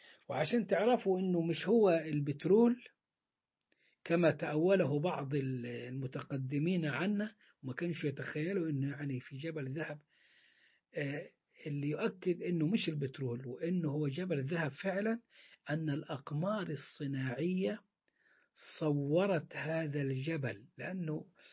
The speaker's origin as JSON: {"language": "Arabic", "country": "Egypt", "said": "الذهب اللي إحنا نعرفه زي جبال الذهب اللي موجودة عندنا في مصر ومناجم"}